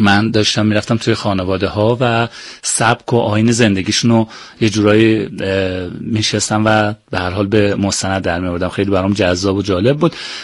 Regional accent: Iran; ایران برای من یک سرمایه، یک ثروت و یک عشق است. من در ایران متولد شدم، در ایران زیستم و قطعا نام ایران همیشه برای من یک پرچم مقدس است.

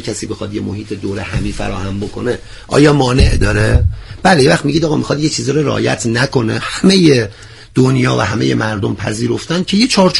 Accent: Iran; به عنوان یک ایرانی میگم که فرهنگ براش همه چیه،

